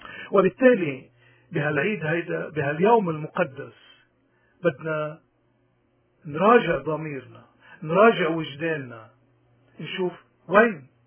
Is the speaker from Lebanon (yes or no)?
yes; Lebanon; بدنا نذكر نحن كلبنانيين